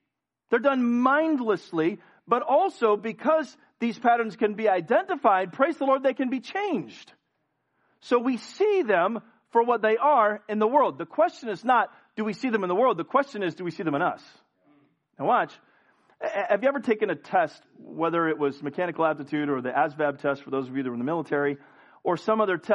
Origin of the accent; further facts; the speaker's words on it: United States; By the mercy of God, I'm an American. I could have been born in Venezuela or North Korea.